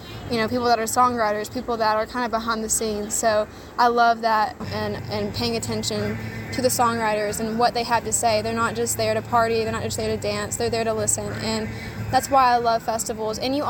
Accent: Brodhead, Kentucky, United States; now in Knoxville, United States; I grew up in Broadhead, so Barcastle County, Renfrew Valley area, you know, spent basically my whole life there. I now live in Knoxville, but I'm originally from that area in Kentucky.

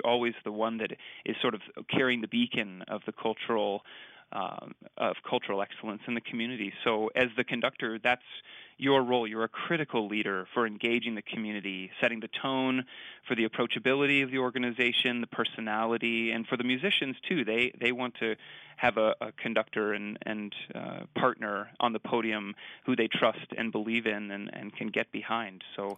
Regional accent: St. Louis, Missouri, United States; I'm from Missouri, as I mentioned, St. Louis

